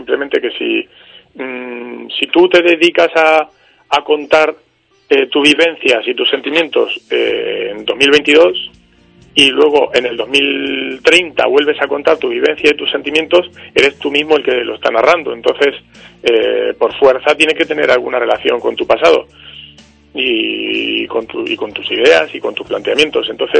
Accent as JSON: {"language": "Spanish", "country": "Argentina", "said": "Yo es que soy argentino"}